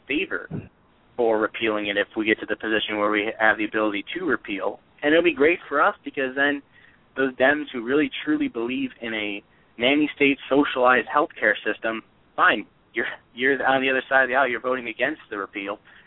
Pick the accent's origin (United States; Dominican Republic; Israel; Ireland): United States; Cleveland, Ohio; I mean, I live near, my hometown is near Cleveland, Ohio.